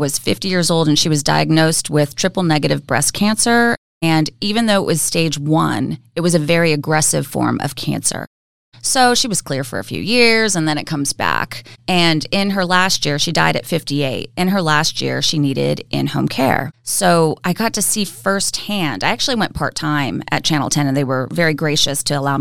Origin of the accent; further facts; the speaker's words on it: California, United States; Born and raised in California.